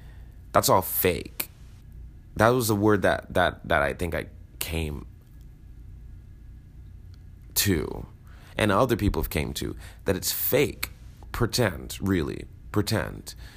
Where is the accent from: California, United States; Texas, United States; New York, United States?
New York, United States; Brooklyn; being a black kid immigrant mother from Barbados, black kid growing up in Brooklyn in the 80s, very dangerous.